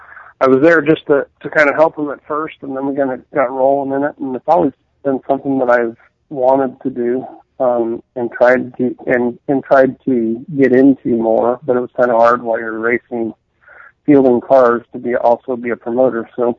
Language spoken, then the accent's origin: English; Arizona, United States; I was born and raised in Arizona, a native of Arizona